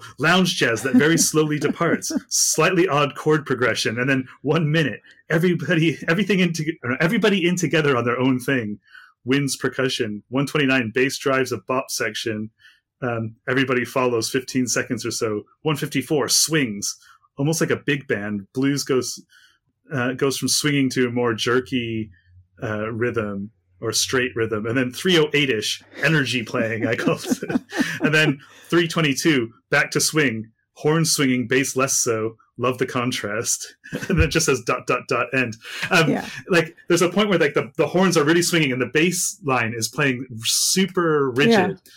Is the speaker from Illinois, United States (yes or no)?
yes; Elmhurst, Illinois, United States; born there; I mean, I was born in Elmhurst, Illinois, where there's a big old train yard, and the trains used to crawl.